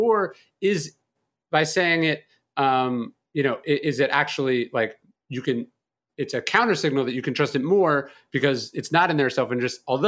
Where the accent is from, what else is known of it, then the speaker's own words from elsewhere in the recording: California, United States; So, you know, I'm from California, so I moved to New Orleans. That was my first Southern city.